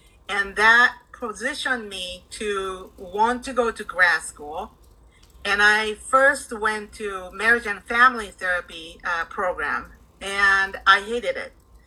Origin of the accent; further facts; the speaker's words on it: Japan; which I didn't because I was from Japan.